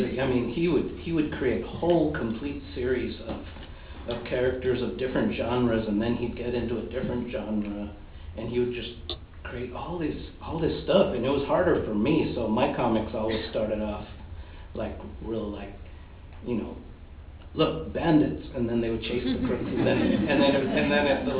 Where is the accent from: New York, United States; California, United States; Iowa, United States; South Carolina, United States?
California, United States; Oxnard; born there; I was born in Oxnard, California in 1959. Oxnard was this kind of small town, kind of north of LA.